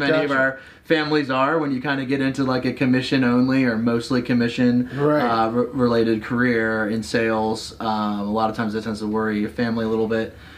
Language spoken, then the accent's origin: English; Annandale, Virginia, United States; So born at Fairfax Hospital, grew up in Annandale, went to Woodson High School, live in Arlington now. So I've been a Northern Virginia gu